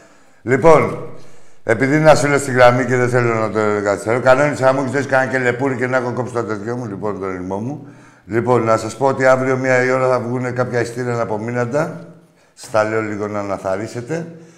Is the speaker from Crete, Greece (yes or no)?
yes; Arkadi, Crete, Greece; Εντάξει, εγώ είμαι από το Αρκάδι.